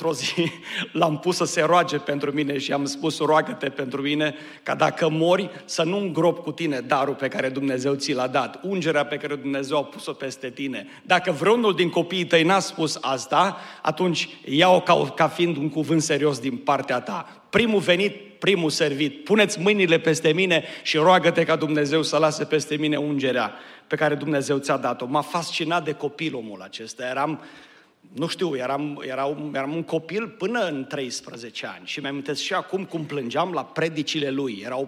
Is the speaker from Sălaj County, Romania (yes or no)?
no; Șoimoș, Arad County, Romania; eu vin din Șoimoș, originar, și purtăm același nume.